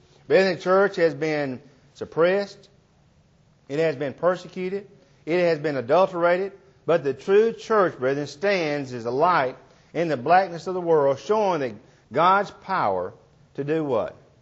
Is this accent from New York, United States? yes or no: no; Ashland City, Tennessee, United States; I am from Ashland City most of all my life. I've moved around, of course, for different reasons. Worked with congregations in different parts of the country. I'm home now to stay.